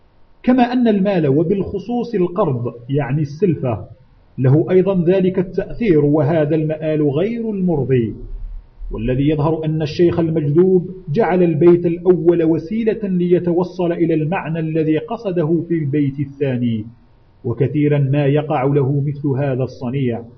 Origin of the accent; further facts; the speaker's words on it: Algeria; ويقرب من هذا الرباع المثل العامي السائر عندنا بالجزائر